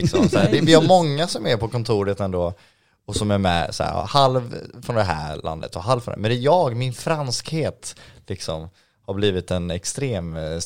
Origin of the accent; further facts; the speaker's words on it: Gothenburg, Västra Götaland County, Sweden; Jag tänkte jag ska inte ta första bästa hemma i Göteborg liksom.